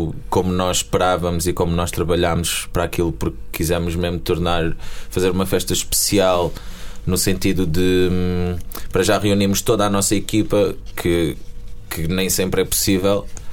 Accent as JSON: {"language": "Portuguese", "region": "Viseu", "country": "Portugal", "said": "nós somos de Viseu, é uma cidade pequena"}